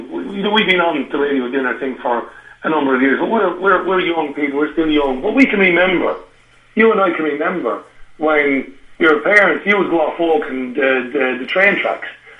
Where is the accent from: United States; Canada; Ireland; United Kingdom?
Ireland; Waterford, Munster; I grew up in Waterford City, but I was on the outskirts. We were just outside the city limits. There was just vast countryside, rural areas.